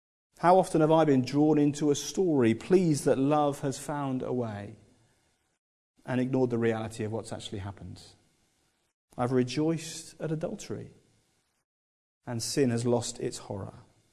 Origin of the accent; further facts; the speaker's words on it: United Kingdom; As British, we love the underdog, don't we?